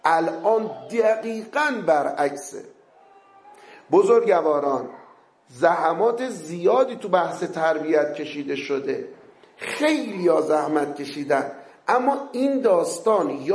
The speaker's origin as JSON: {"language": "Persian", "town": "Tehran", "region": "Tehran Province", "country": "Iran", "tie": "born there", "said": "اصالتا من اهل اصفهانم، ولی خب ما متولد تهرانی، مدتی والدین اونجا زندگی میکردن."}